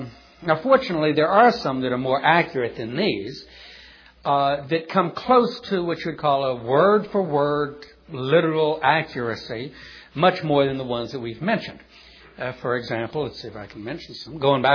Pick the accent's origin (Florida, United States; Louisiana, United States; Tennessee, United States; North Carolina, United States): Louisiana, United States; New Orleans; let me tell you about the one that I was raised on back in New Orleans.